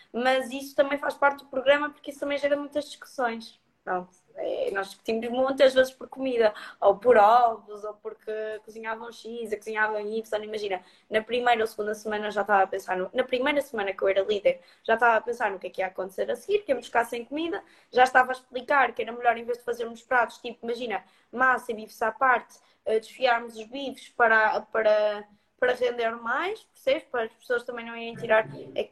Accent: Porto, Norte, Portugal; mas sou do Porto, há mais jeito ir ali.

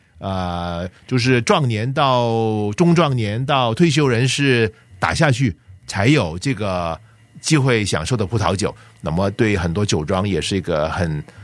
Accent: China; 所以他感觉就是好像我们中国人说的那个就是酒精还对身体不好吧

